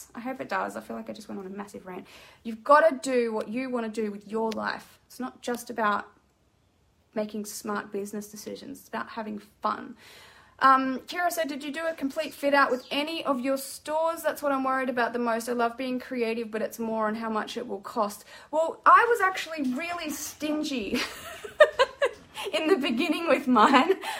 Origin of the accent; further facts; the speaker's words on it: Darwin, Northern Territory, Australia; born there; I was born in Darwin, but I haven't been there for a really long time.